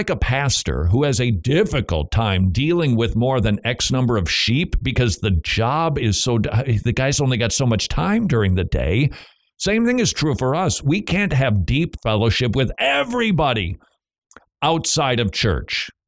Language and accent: English; Northern United States, United States; Yeah, no, it's a shopping cart. That's what it is up north because I'm a Yankee.